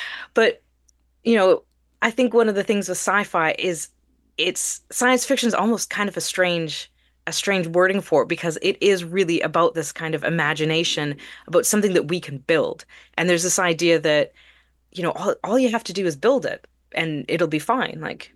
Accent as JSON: {"language": "English", "country": "Canada", "tie": "born or raised there", "said": "I was born in Canada."}